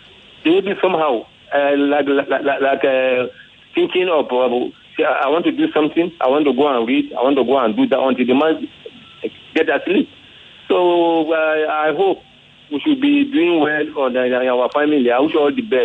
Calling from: Ifo, Ogun, Nigeria; I'm calling from Ifo, Ogun State.

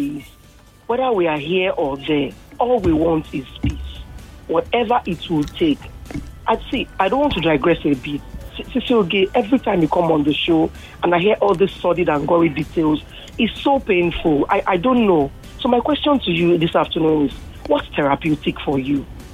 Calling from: Ikorodu, Lagos, Nigeria; calling from Ikorodu.

